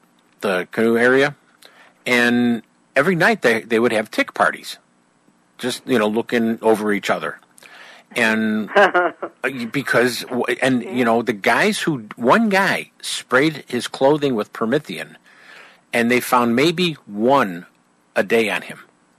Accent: Chicago, Illinois, United States; I'm from Chicago. You can tell somebody's from Chicago.

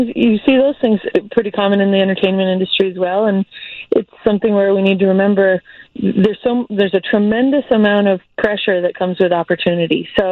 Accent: Jamestown, New York, United States; Make Jamestown, my hometown, a destination for that.

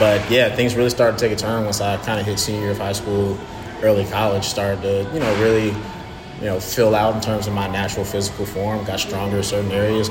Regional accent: Georgia, United States; I grew up in Georgia, so of course I was an Atlanta fan growing up.

